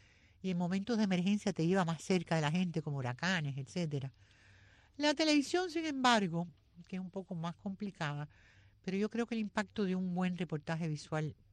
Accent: Cuba; moved away; Yo me acuerdo de haber montado bicicleta de chiquita en Cuba

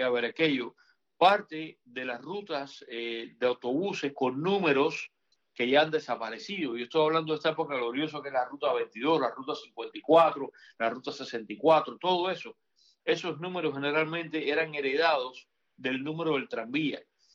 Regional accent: Matanzas, Cuba; yo todavía recuerdo que en mi infancia en Cuba

